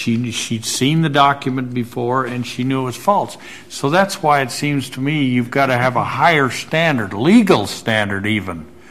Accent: Idaho, United States; and I'm from Idaho, so I don't even know how to say this

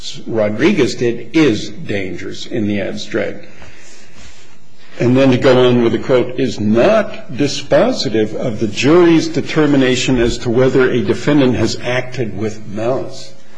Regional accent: California, United States; Well, so am I, you know, and I guess I'm proud of it

